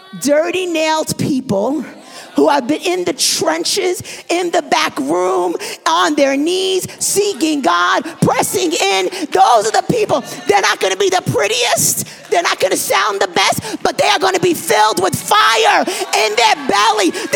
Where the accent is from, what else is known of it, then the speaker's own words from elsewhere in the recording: New York, United States; I said, girl, I'm from New York.